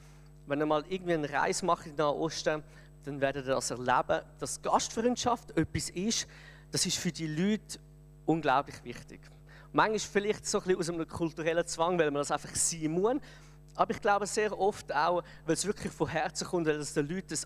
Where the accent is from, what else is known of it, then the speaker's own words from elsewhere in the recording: Switzerland; Und als Schweizer muss ich sagen